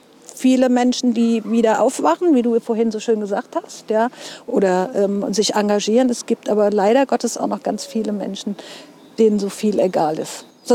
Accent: Mainz, Rhineland-Palatinate, Germany; Also ich bin auch echte Mainzer Mädchen.

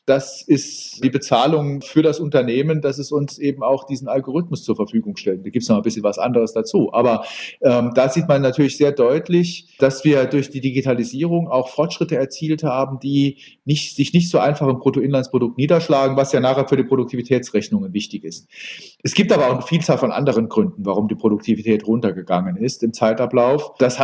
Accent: Saarbrücken, Saarland, Germany; born there; Ich bin in Saarbrücken geboren.

